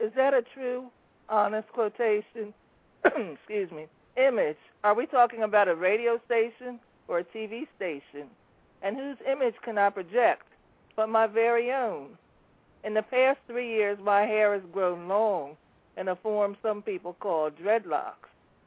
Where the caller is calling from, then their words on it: Wilmington, Delaware, United States; Onamusa, this is … I'm calling from Wilmington, Delaware.